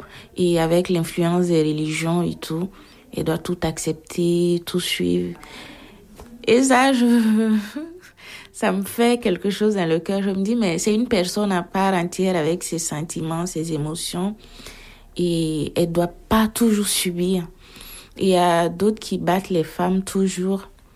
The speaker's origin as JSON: {"language": "French", "town": "Conakry", "country": "Guinea", "lives_now": "France", "said": "Alors moi … Je viens de la Guinée, Conakry. C'est l'Afrique de l'Ouest. Et j'ai 24 ans."}